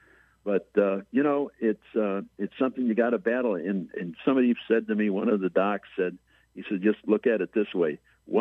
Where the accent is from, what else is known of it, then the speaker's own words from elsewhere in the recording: Chicago, Illinois, United States; When I was growing up in Chicago, it seems strange, but Mickey Mantle was the iconic legend in baseball while he was a player.